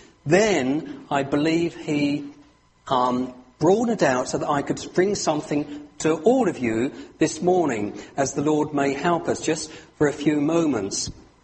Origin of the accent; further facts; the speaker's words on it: United Kingdom; I also am thankful for the success of the GB team, being British.